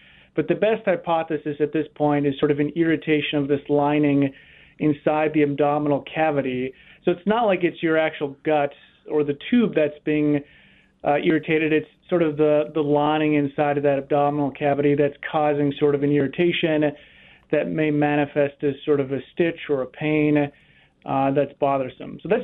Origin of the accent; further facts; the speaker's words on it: Minnesota, United States; I'm from Minnesota, so I know of the company. I'm actually a native northerner.